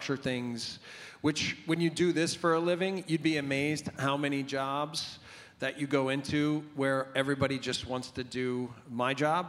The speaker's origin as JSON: {"language": "English", "region": "Wisconsin", "country": "United States", "said": "I had coached in Montreal. I'm an American. I'm from Wisconsin."}